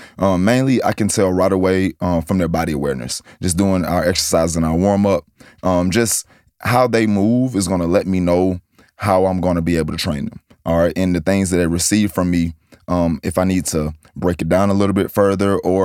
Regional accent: Riverdale, Georgia, United States; I'm from Atlanta, Georgia, a south side of Atlanta, Georgia, to be exact, from a small city called Riverdale.

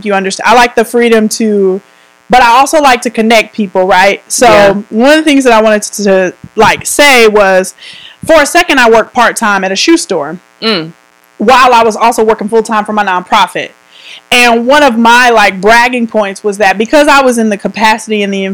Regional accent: Killeen, Texas, United States; I've never been outside of Central Texas. Mm. I was born in Waco, raised in Killeen, came to college at Baylor, went to grad school

